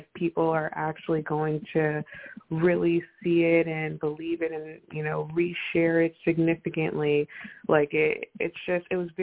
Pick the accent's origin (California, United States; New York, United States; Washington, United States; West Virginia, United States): New York, United States; I'm from New York, so, like, she's huge.